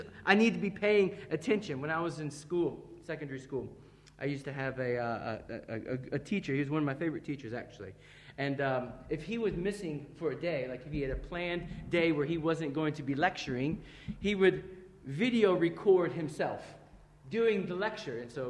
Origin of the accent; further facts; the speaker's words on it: Michigan, United States; I grew up in Michigan in America